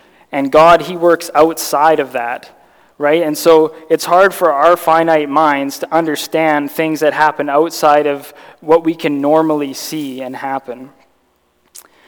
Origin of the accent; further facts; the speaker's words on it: Victoria, British Columbia, Canada; I'm from Victoria. I was born and raised in Victoria, and I grew up in a Christian home, and I went to Victoria Gospel Chapel until I was 10 years old